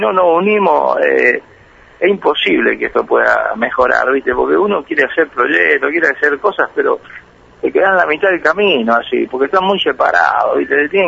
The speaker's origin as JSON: {"language": "Spanish", "town": "Rosario", "region": "Santa Fe", "country": "Argentina", "said": "Mira, yo soy de Rosario y acá no se puede jugar más el clásico, ¿viste?"}